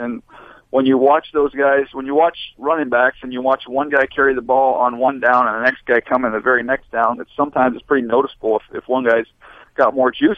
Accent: San Diego, California, United States; I mean, we grew up in San Diego.

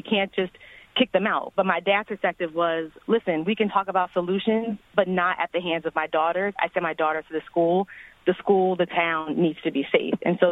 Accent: Plainfield, New Jersey, United States; So my sisters and I grew up in Plainfield, New Jersey

